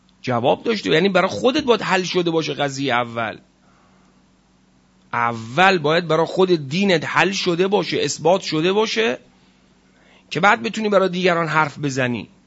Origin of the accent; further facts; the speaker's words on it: Iran; ما ایرانی هستیم مثلا، و با عربا چی کار داریم؟